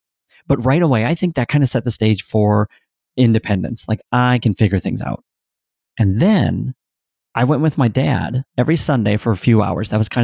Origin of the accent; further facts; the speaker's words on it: Milwaukee, Wisconsin, United States; I grew up in Milwaukee, single mom, three kids.